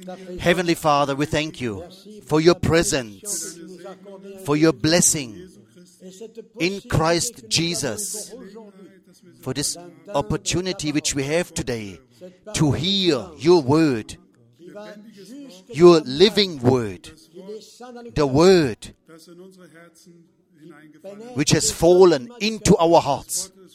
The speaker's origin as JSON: {"language": "English", "country": "Haiti", "said": "from Haiti."}